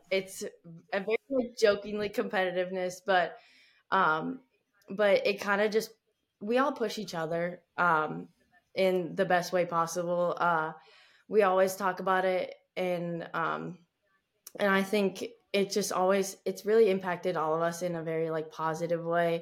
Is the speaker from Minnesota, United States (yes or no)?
yes; Shakopee, Minnesota, United States; born there; also born or lived in Duluth / California; So I was born in Shakopee, and I lived in Duluth and in California, and now I'm back in Shakopee.